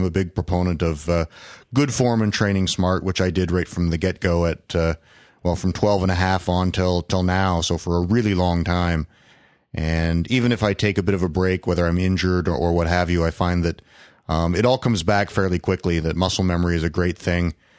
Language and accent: English; Ontario, Canada; I grew up in Northern Ontario, and amateur wrestling wasn't an option in school.